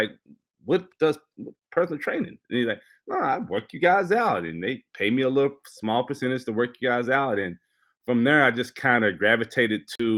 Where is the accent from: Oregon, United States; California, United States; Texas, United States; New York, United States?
Texas, United States; Dallas; Well, I'm a Texas kid, born and raised in Dallas, Texas. Went to Duckerville High. Played basketball, like most people, most kids in my neighborhood.